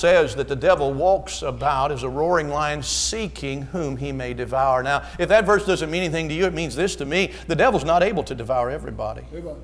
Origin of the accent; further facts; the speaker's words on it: United States; We take everything for granted in this country. That's part of, I guess, being an American.